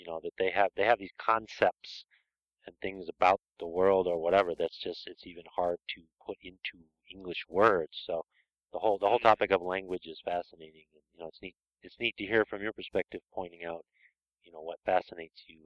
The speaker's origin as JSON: {"language": "English", "region": "East Coast", "country": "United States", "tie": "born or raised there", "said": "growing up on the East Coast where people tend to speak faster"}